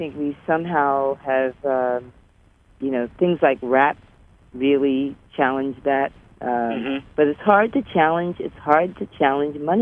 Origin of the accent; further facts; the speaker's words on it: Trenton, New Jersey, United States; You know, it wasn't, you know, that I was from Trenton, New Jersey, and you were from Okinawa